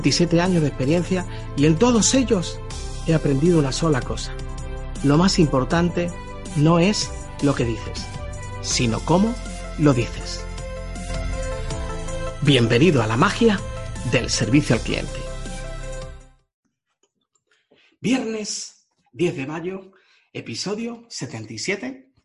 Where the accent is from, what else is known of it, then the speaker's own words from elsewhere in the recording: Huelva, Andalusia, Spain; also born or lived in Seville; aunque me crié en Huelva, yo realmente nací en Sevilla, pero me crié en Huelva.